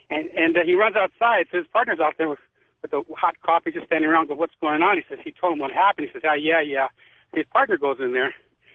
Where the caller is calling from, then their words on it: Monterey Park, California, United States; I'm calling from Monterey Park.